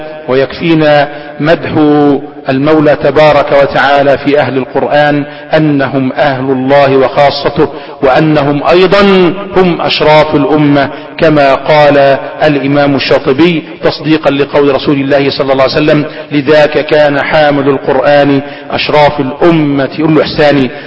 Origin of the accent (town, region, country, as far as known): Egypt